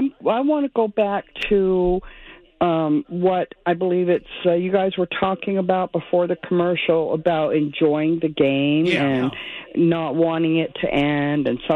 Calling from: Camden, Maine, United States; Yeah, I'm calling from Maine, Camden, Maine, and I'm almost 65, and I've been a Red Sox fan, a diehard Red Sox fan all my life

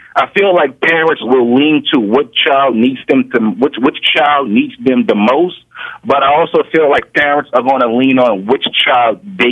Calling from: New Orleans, Louisiana, United States; Hey, how you doing, Mo? … I'm calling from New Orleans.

